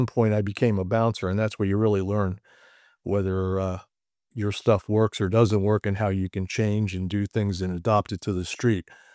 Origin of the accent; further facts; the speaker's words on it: Hialeah, Florida, United States; growing up in Hialeah, there was a lot of judo clubs and stuff, but there wasn't a lot of karate things going on.